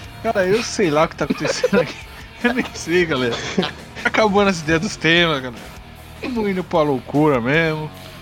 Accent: São Paulo, Brazil; A gente é de São Paulo, né?

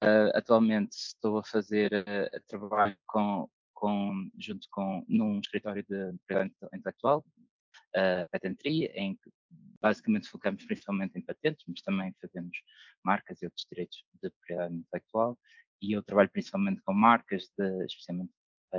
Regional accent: Paredes, Porto, Portugal; escolhe um curso mais perto de casa, sou de Paredes

